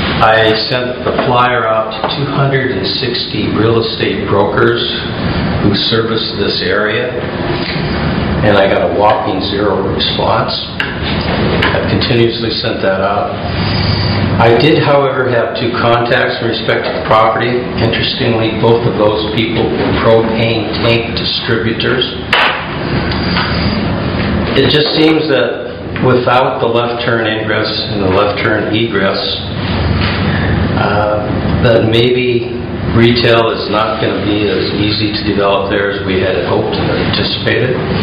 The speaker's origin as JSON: {"language": "English", "town": "Bremerton", "region": "Washington", "country": "United States", "tie": "born or raised there", "said": "I grew up in Bremerton when the population was about 18,000."}